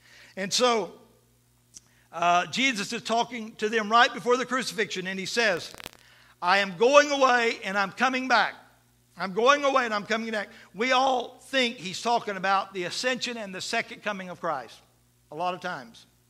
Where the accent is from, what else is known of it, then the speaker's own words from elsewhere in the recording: the South, United States; we're from the South and we grew up in this Baptist belt, this Bible belt